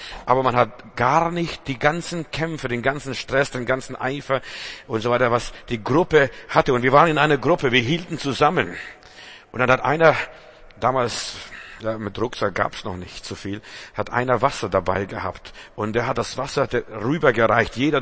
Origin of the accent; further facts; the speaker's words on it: Northern Germany, Germany; Ich bin ja im Norden groß geworden. Flachland-Indianer war ich bis jetzt.